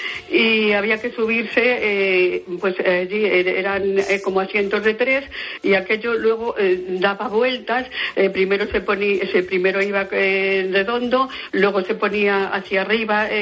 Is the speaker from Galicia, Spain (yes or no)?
no; Getafe, Community of Madrid, Spain; eran las fiestas de aquí de Getafe, que yo soy nacida en Getafe, cosa que muy poca gente es